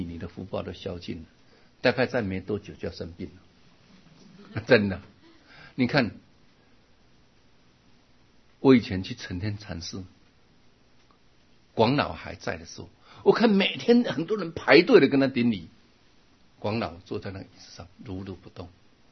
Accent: China; 我们中国人有这种坚毅的个性啊

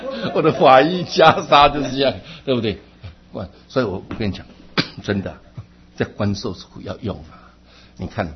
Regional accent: China; 我们中国人是对老人家是比较客气一点的

